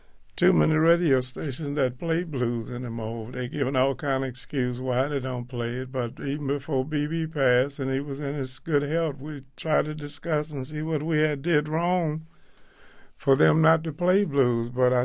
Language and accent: English; Louisiana, United States; born there; I was born in Louisiana. And at the age of 2, my mama told my papa, our little boy has got the blues.